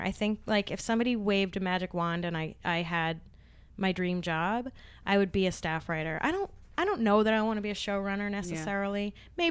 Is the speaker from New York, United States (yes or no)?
yes; Brooklyn, New York, United States; I grew up in Park Slope and I was born in Park Slope back before it really became gentrified. And especially in our end of the neighborhood, we were in the South Slope.